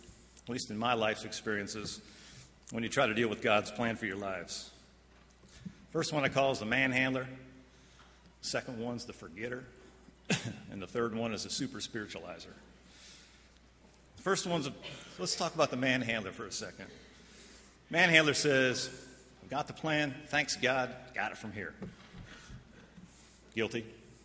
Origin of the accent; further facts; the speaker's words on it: Michigan, United States; I came from Michigan down to Texas.